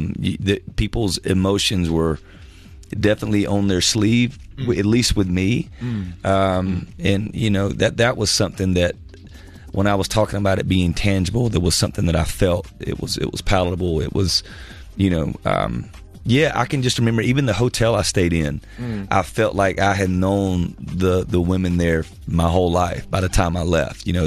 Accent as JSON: {"language": "English", "region": "Georgia", "country": "United States", "lives_now": "Nashville, United States", "said": "Originally from South Georgia."}